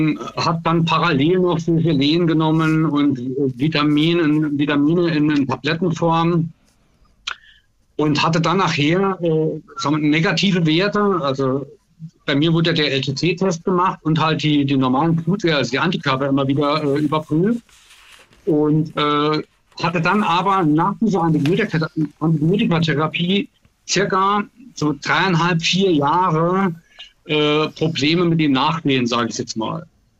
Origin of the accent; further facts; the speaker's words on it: Saarland, Germany; born there; Ich komme aus dem Saarland gebürtig, also wohne auch im Saarland